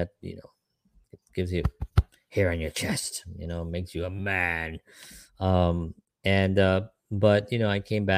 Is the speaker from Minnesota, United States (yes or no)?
no; Bronx, New York, United States; I grew up in the Bronx, primarily Puerto Ricans and blacks, right?